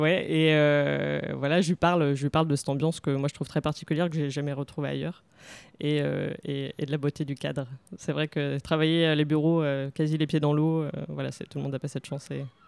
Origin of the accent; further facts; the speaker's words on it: Douarnenez, Brittany, France; je suis née à Douarnenez, j'ai grandi ici, à Tréboul, très exactement, de l'autre côté du pont. Et j'ai été à l'école ici. Ensuite, je suis partie pour mes études à Lorient, notamment. Et puis, j'ai eu envie de revenir